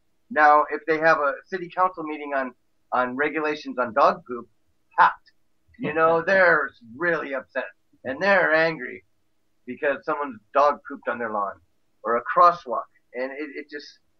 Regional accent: Ireland; I came from Ireland. I love gardenias.

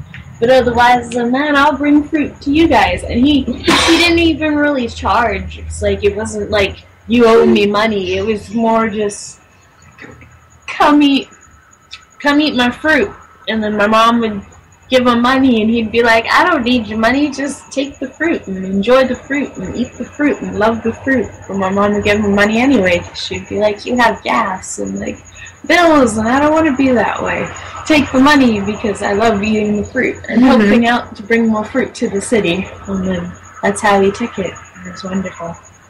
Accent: New York, United States; because I'm a Navy brat, so I've lived on every coast to be near the ocean. Growing up in New York

